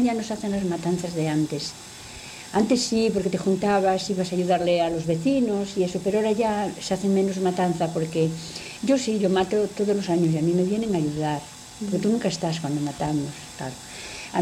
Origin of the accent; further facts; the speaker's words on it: Castro, Spain; Yo cuando me crié en Castro, pues recogía unas castañas.